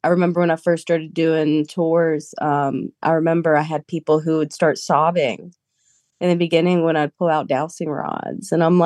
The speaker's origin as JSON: {"language": "English", "town": "Tybee Island", "region": "Georgia", "country": "United States", "tie": "born or raised there", "said": "but had some really terrifying experiences growing up on Tybee Island."}